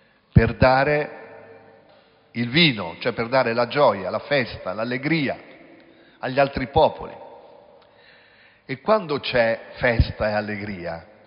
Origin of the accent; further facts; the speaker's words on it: Piacenza, Emilia-Romagna, Italy; Io mi ricordo quando ero bambino a Piacenza tutti pigiavano, cioè in cantina tutti facevano il vino, no?